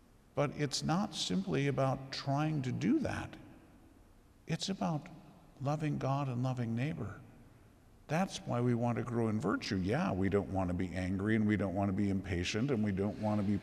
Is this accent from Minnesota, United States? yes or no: yes; Minnesota, United States; which I know we're from Minnesota, so we whine and complain about everything